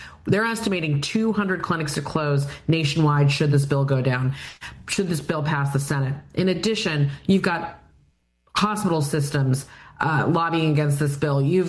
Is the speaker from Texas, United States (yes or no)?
yes; Texas, United States; like we're seeing in Georgia and in my home state of Texas.